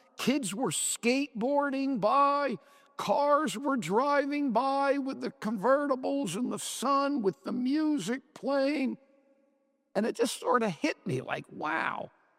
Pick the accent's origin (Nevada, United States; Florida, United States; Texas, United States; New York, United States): Florida, United States; Miami Beach; I grew up on Miami Beach, and I got my driver's license at 16.